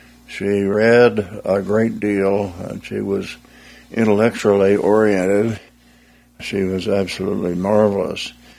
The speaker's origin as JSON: {"language": "English", "town": "Tulsa", "region": "Oklahoma", "country": "United States", "tie": "born there", "said": "I was born in Tulsa."}